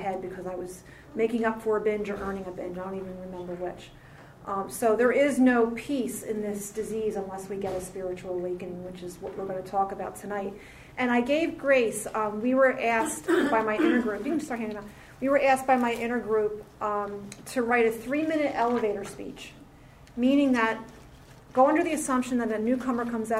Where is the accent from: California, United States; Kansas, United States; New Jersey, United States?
New Jersey, United States; Mount Holly; And like Bonnie said, I am from South Jersey, out in the Mount Holly area.